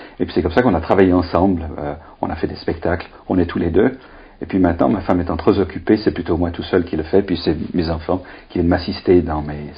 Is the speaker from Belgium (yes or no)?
yes; Belgium; accent: Belgian; moi j'ai un accent belge à couper au couteau une fois